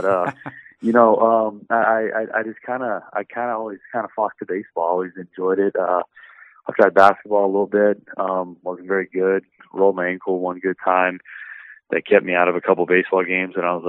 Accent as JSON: {"language": "English", "region": "Michigan", "country": "United States", "tie": "born there", "also_born_or_lived": "Louisiana / Connecticut / Colorado / Florida", "lives_now": "New York, United States", "said": "So I was born in Michigan and lived in Louisiana, Connecticut, back in Louisiana, Colorado, Florida, before I ended up in, New York."}